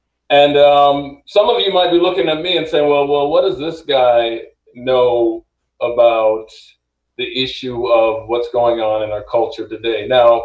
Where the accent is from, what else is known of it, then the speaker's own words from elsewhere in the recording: Jamaica; also born or lived in New York City, United States; now in United States; I was born in New York City to parents of Jamaican heritage. I was raised in Jamaica from 1966 to 1979. You know, the island of Jamaica, Jamaica's a Caribbean island, and I don't have much of an accent